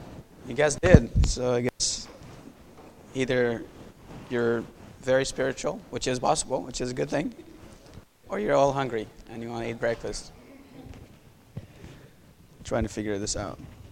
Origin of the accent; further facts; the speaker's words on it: Syria; moved away as an adult; I'm originally from Syria. I was born and raised in Syria. For 19 years, I lived there. My dad is a pastor in Syria. So all my life I've been a Christian.